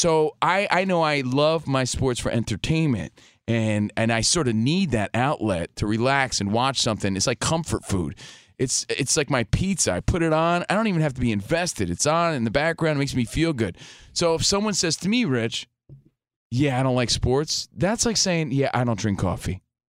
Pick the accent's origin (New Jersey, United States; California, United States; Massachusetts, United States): New Jersey, United States; I'm from Jersey, man.